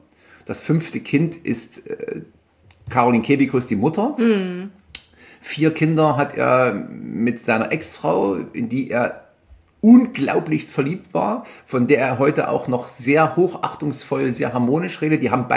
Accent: Nuremberg, Bavaria, Germany; ich komme ja quasi aus Nürnberg

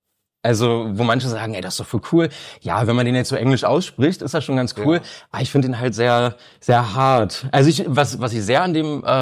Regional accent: Reinickendorf, Berlin, Germany; würde ich dann wieder zurück nach Reinickendorf ziehen, weil, keine Ahnung, wo ich aufgewachsen bin, fühle ich mich zu Hause.

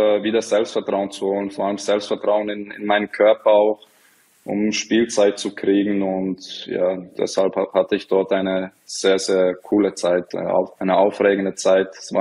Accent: Bern, Switzerland; ich bin in der Stadt aufgewachsen, in Bern.

